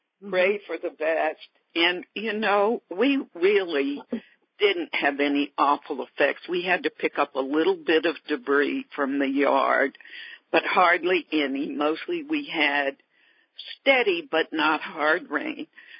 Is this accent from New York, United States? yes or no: no; Alabama, United States; born there; And I was born in Alabama. I love banana pudding with meringue on top, homemade banana pudding.